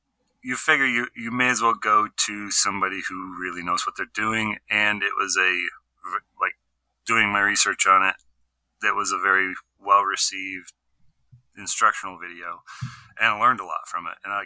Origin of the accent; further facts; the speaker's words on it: North Pole, Alaska, United States; I grew up in North Pole, Alaska. And there's in Fairbanks, they actually had a place where you could take a knife making class.